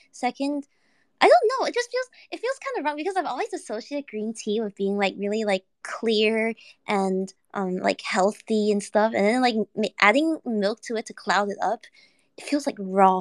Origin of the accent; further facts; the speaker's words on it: Australia; except you know I'm fucking Australian, so oh man.